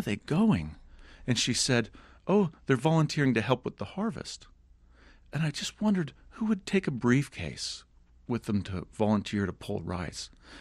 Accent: United States; And I didn't quite realize how much, as an American, I was used to seeing a message for commerce on every surface.

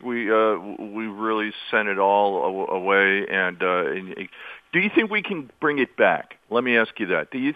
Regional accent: New Jersey, United States; I grew up in New Jersey. I worked in factories

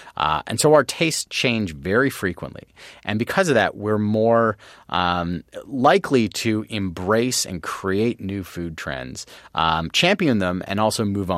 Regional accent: Canada; I'm from Canada.

